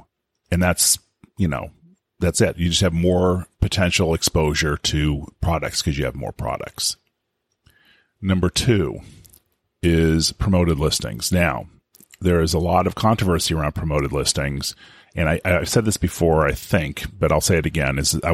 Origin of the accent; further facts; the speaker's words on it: California, United States; I know I'm from California, so I could say that.